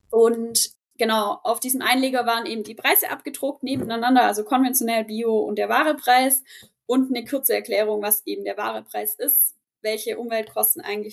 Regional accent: Germany; Und ich als Deutsche morgens 8 Uhr pünktlichst am Kindergarten

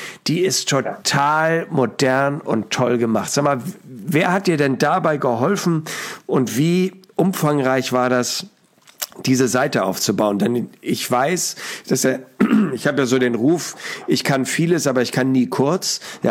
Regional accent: Hamburg, Germany; ich als Hamburger

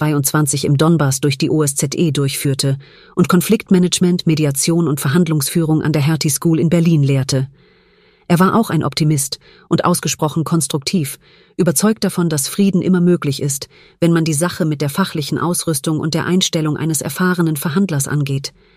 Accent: Vienna, Austria; in seiner und meiner Heimatstadt Wien

